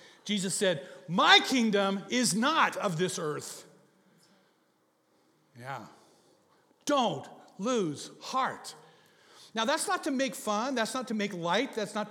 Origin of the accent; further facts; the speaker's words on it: Alberta, Canada; born there; I was born to American citizens in northern Alberta, Canada. So I am a Canadian citizen and a citizen of the United States.